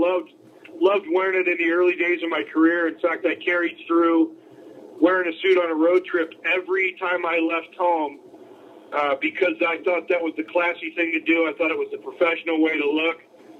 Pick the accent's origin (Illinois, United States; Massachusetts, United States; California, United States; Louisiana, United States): California, United States; now in Canada; I was never much of a beach guy growing up in California.